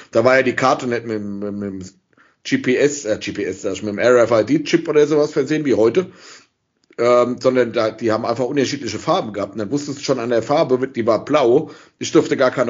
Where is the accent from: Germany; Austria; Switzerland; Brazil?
Germany; Gelnhausen, Hesse; das Thema Kino bei uns in Gelnhausen, um da gleich mal drüber hinzugehen, mit den Kumpels dann ins Kino zu gehen, war für mich früher das Größte.